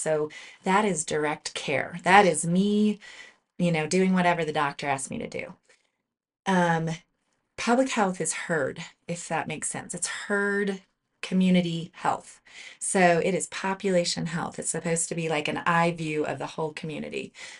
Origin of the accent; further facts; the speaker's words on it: Moab, Utah, United States; now in Silverton, United States; I grew up in Moab, Utah. And we moved to Silverton in 2002.